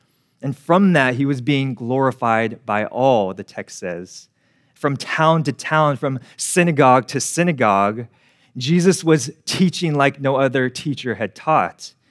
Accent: California, United States; Well, for you, I'm from Northern California

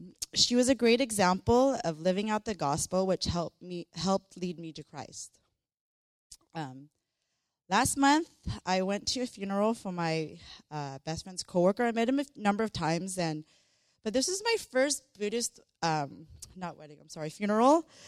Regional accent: Paramount, California, United States; I grew up in Paramount, which a lot of people confuse that with Paramount Studios, but it's nothing like it. It's next to Compton, Linwood, where the 91 and the 105 and the 710, where people try to drive fast through. That's where I grew up.

